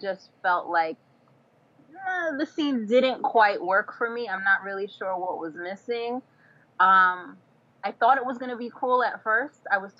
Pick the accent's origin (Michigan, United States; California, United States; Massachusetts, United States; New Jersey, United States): New Jersey, United States; And I like, look, I'm from North Jersey, right? Like we don't do guns.